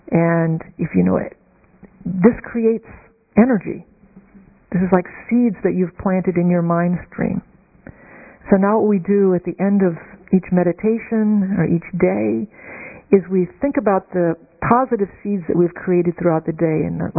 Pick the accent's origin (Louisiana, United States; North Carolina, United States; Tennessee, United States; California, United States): Louisiana, United States; New Orleans; So I've taught this and used some of these meditations in my hometown of New Orleans.